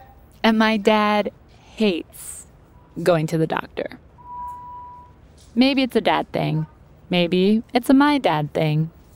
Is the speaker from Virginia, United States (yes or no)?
no; Ohio, United States; I'm from Ohio.